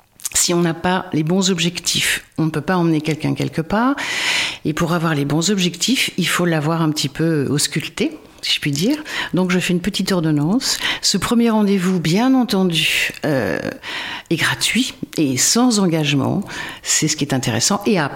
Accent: Poitiers, Nouvelle-Aquitaine, France; born there; now in La Rochelle, France; Je suis née à Poitiers, par ailleurs.

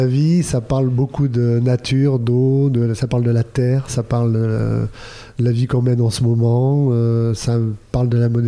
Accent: Saint-Junien, Nouvelle-Aquitaine, France; Saint-Junien.

